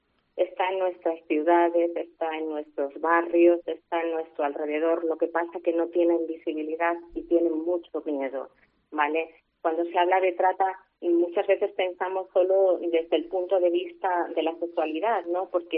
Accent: Extremadura, Spain; somos cinco mujeres extremeñas

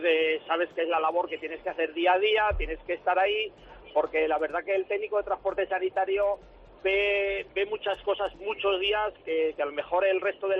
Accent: Zaragoza, Aragon, Spain; nosotros somos de Zaragoza

